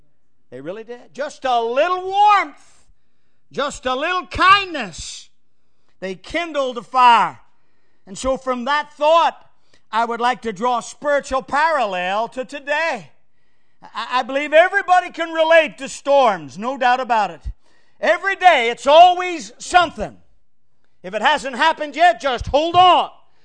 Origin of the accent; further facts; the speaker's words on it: Northern Ireland, United Kingdom; I was raised in Northern Ireland, as I said, and growing up, we didn't have central heating.